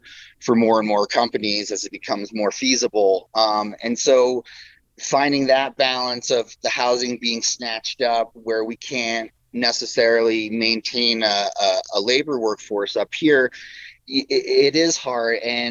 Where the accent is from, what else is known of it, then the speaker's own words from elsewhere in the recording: New York, United States; also born or lived in New Jersey; I'm a New Yorker, so I'm from New Jersey and New York.